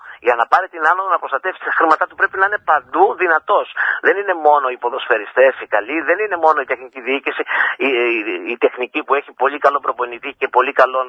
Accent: Patras, West Greece, Greece; και είμαι εδώ από την Πάτρα.

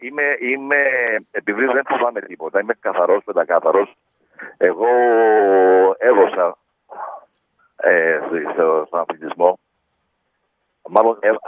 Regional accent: Patras, Western Greece, Greece; Σαν πατρινός, σαν ιδιονυσώτης

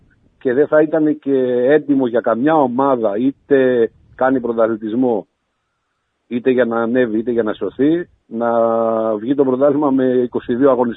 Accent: Thessaloniki, Central Macedonia, Greece; ειδικά επειδή είμαι από τη Θεσσαλονίκη και η οικογένειά μου είναι εκεί και οι φίλοι μου

